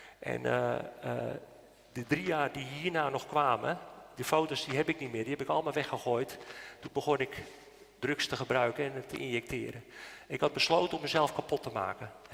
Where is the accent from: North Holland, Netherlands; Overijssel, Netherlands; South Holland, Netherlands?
North Holland, Netherlands; Nieuw-Vennep; En ik kwam in een kraakpand terecht in Nieuw-Vennep. Daar is het dorpje waar ik vandaan kwam.